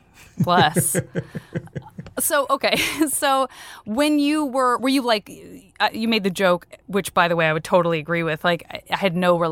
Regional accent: Tucson, Arizona, United States; I'm from Tucson.

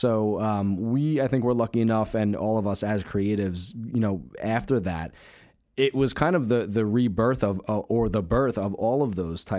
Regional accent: New York, United States; growing up on Long Island or being stuck there

